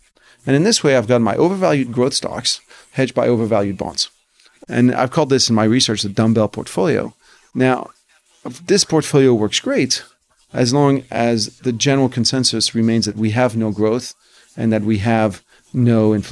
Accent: France; I went to school in France. I grew up in France. And so I went through the French educational system.

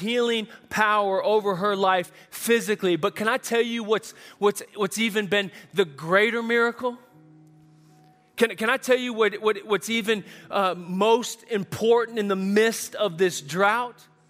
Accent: Texas, United States; because she's from Texas, we're from Texas.

